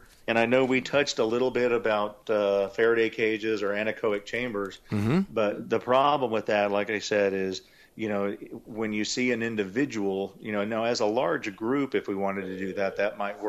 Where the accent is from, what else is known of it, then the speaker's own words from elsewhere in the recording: Texas, United States; Of course, I'm a Texan, so I'm never going to be in favor of gun control